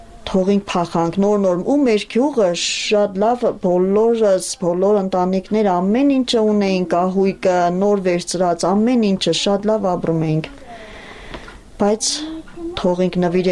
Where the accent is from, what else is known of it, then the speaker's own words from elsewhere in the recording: Gyumri, Shirak, Armenia; մենք բնիկ Ղարաբաղցի չենք եղել, ուրիշ բան, բնիկ Ղարաբաղցին իր հայրենիքը չի կարա թողնի, մենք գյումրեցի ենք եղել